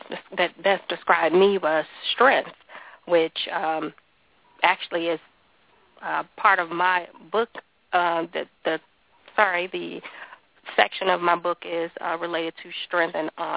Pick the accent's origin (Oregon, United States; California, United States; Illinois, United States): Illinois, United States; Chicago; growing up in Chicago, where we grew up in the projects, and not being able to have to do so much because of the neighborhood where we were in. I believe we moved outside that neighborhood when I was about 11 or 12. We moved to a southern suburb